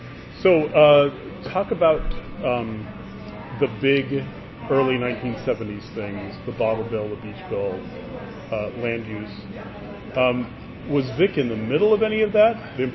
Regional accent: Medford, Oregon, United States; I grew up in Southern Oregon, and it's just was an amazing thing to come up here

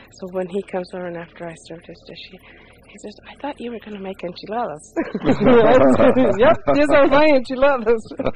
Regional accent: New Mexico, United States; Because I come from New Mexico. I didn't grow up with a Mexican culture. So I had never seen such things.

